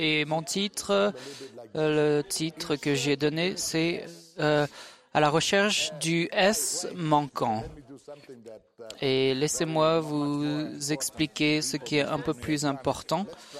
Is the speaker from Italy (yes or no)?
yes; Italy; Je sais que je suis italien